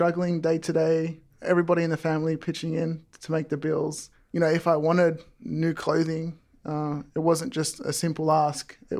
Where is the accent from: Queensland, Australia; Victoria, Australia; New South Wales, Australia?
Victoria, Australia; Melton; So originally I'm from the Western suburbs in Victoria, Australia.